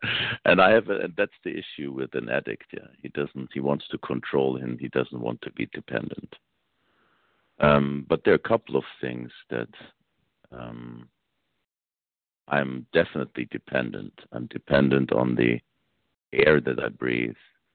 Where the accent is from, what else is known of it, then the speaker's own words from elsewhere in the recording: Florida, United States; I'm from Florida.